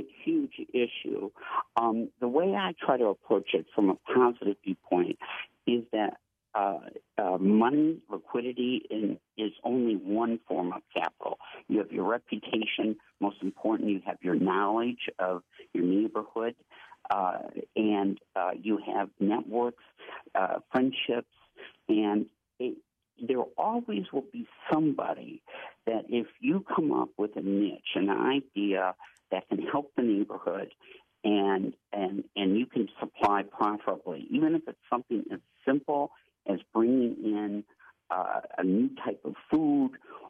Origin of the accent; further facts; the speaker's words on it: Flint, Michigan, United States; it's my hometown, actually, Flint, Michigan